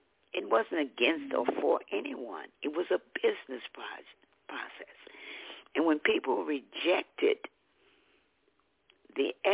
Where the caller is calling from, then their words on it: St. Louis, Missouri, United States; I'm calling from St. Louis, Missouri.